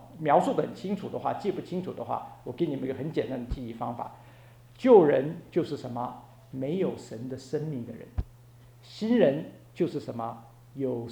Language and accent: Chinese; China; 我们中国人常常讲人性本善人性本恶